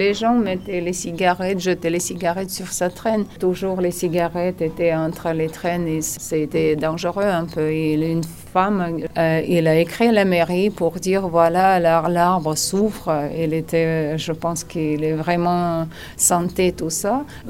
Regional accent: Azerbaijan; now in Monaco; moi je suis de l'Azerbaïdjan, j'habite ici pendant 5 ans

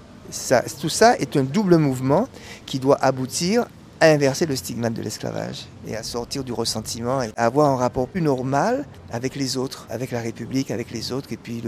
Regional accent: French Antilles, France; ce que nous sommes, des Antillais, hein, puisqu'on aurait pu, périr, nos parents auraient pu périr dans le bateau et puis on n'aurait pas été là.

